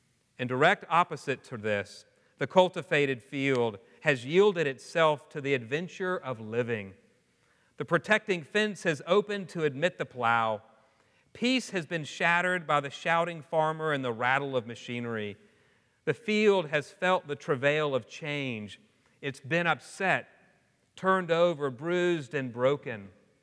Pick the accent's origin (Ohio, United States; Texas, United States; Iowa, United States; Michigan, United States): Texas, United States; Houston; I grew up in Houston, so I wasn't around many farms.